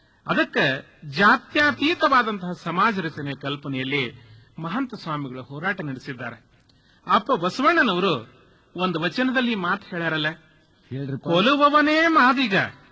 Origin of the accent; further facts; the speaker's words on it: Karnataka, India; ಅದೇ ನಿಮ್ಮ ಅಲ್ಲಿ ವರವಿ ಹತ್ರನೇ ನಮ್ಮ ಊರು.